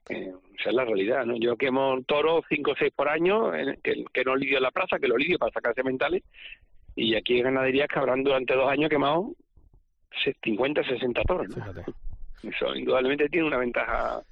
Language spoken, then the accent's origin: Spanish; Seville, Andalusia, Spain; Yo me crié en Sevilla cuando a la gente le gustaba la corrida de Guardiola y le gustaba Curro Romero.